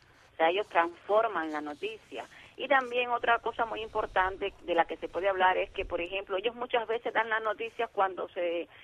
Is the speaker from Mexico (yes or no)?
no; Cuba; soy cubana española